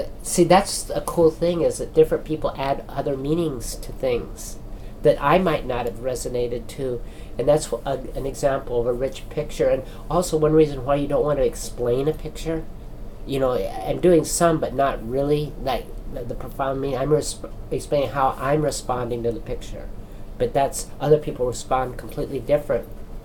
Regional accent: Auburn, United States; And I grew up in Auburn, where the railroads would come through there.

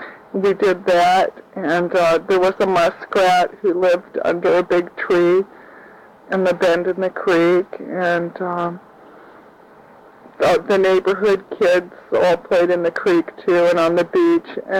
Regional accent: Kodiak, Alaska, United States; I was born in Kodiak at the Griffin Memorial Hospital on May I'm almost forgetting my birthday. On May 16th, 1951, I grew up as the oldest child

